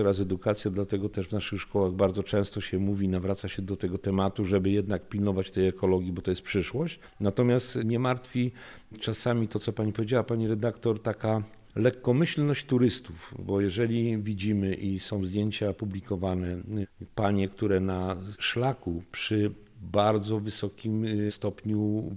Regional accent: Sobótka, Lower Silesian Voivodeship, Poland; skąd pochodzę, ja mówię, że z Sobótki

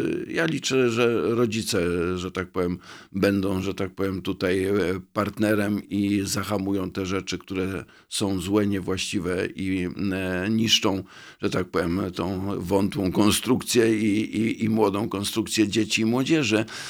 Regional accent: Świdnica, Lower Silesian Voivodeship, Poland; Z sympatią i troską patrzę na moje rodzinne miasto, także na pewno tutaj będę chciał być aktywny, jeśli chodzi o przyszłość Świdnicy.

